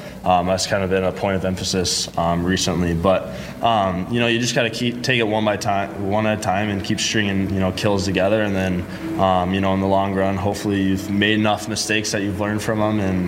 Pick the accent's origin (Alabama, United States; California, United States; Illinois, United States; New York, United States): Illinois, United States; Naperville; I'm from Naperville. So I've known him for a long time.